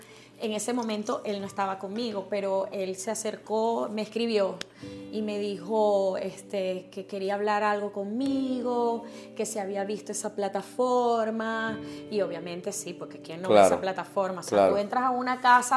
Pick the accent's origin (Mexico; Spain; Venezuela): Venezuela; moved away; Desde que salí de Venezuela, hace 8 años atrás.